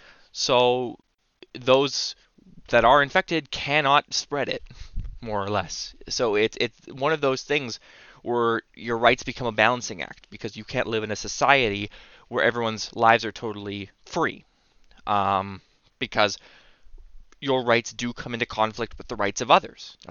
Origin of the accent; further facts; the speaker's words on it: Canada; It deals with treatment of Canadians and what we as Canadian citizens expect and must be done for and to us when we come across the legal system.